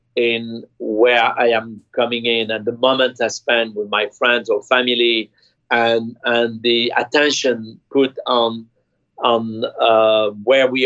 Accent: New York, United States; as a New Yorker and as an American

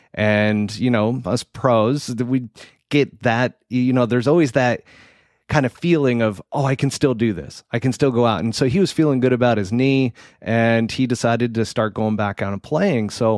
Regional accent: United States; Well, that's because you're Canadian. See, I'm American. We're capitalistic over here.

